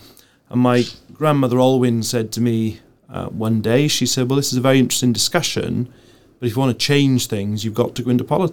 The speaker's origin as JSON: {"language": "English", "town": "Blaenavon", "region": "Wales", "country": "United Kingdom", "tie": "born or raised there", "said": "So I grew up here in Blenavon. I grew up on High Street in Blenavon, where my dad still lives."}